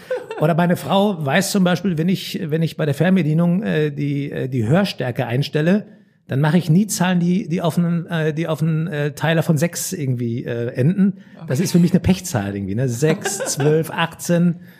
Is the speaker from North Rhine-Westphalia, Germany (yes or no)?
yes; North Rhine-Westphalia, Germany; Ich komme aus dem Ruhrpott, ne? Ich sag's mal so. Ich bin Ruhrgebietler, also echter Ruhrgebietler.